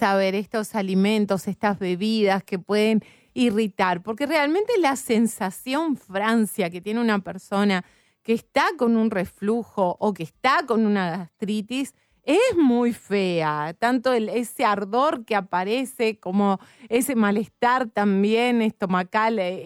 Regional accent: Uruguay; y yo soy uruguaya y no estoy acostumbrada a comer picante

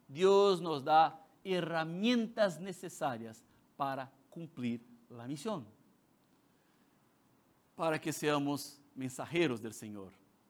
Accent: Brazil; accent: Brazilian; first language Portuguese; Spanish is a second language; yo tengo acento porque soy brasileño. Yo no soy nativo en español, pero predico en español.

